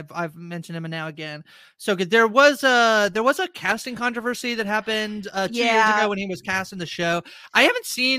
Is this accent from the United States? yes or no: no; Canada; I'm Canadian